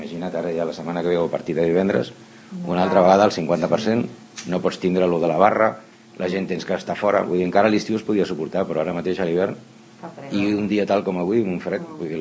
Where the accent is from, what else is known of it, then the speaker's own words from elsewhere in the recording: Sant Cugat del Vallès, Catalonia, Spain; Jo vaig néixer a Sant Cugat. Jo vaig néixer al carrer Sant Jordi número 11. No vam anar a néixer a Terrassa, jo vaig néixer a casa.